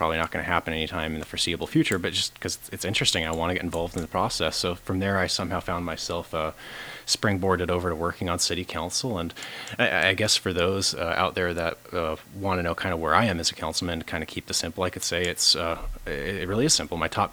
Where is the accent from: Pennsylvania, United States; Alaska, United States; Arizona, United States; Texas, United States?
Alaska, United States; Soldotna; I am a lifelong Alaskan. I was born here right in Soldotna and raised locally.